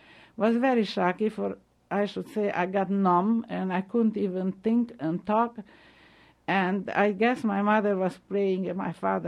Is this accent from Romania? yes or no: yes; Șimleu Silvaniei, Sălaj County, Romania; English is a second language; When I arrived to my hometown, home city, Șimleu, Silvania, our home was on a hill, and I was running up to tell my parents that what I went through.